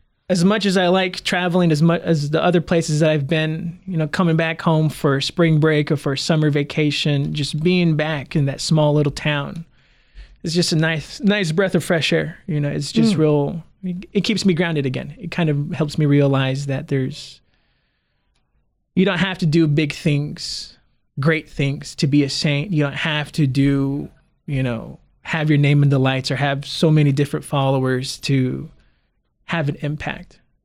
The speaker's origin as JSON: {"language": "English", "town": "Amity", "region": "Oregon", "country": "United States", "tie": "born or raised there", "also_born_or_lived": "Los Angeles", "said": "So I was born in Los Angeles. I was only there for about 2 or 3 years old. I was a toddler when my family moved up. Growing up in Amity, Oregon"}